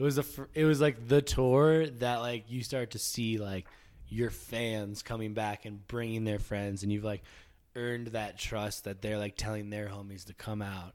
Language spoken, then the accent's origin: English; Virginia, United States; We've got pulled over in my hometown in Virginia in the bus